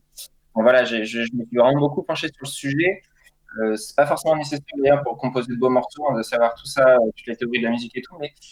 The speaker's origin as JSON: {"language": "French", "town": "Tours", "region": "Centre-Val de Loire", "country": "France", "said": "je viens de Tours et je fais de la musique chantée en français"}